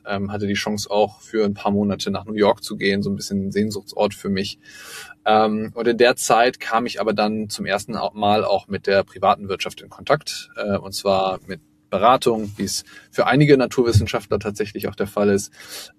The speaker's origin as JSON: {"language": "German", "town": "Düsseldorf", "region": "North Rhine-Westphalia", "country": "Germany", "tie": "born or raised there", "said": "Ich bin nämlich in Düsseldorf geboren und aufgewachsen."}